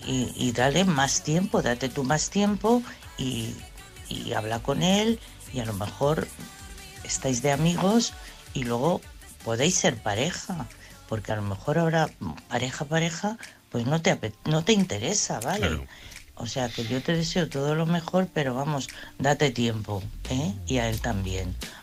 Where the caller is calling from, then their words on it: Madrid, Community of Madrid, Spain; de Madrid.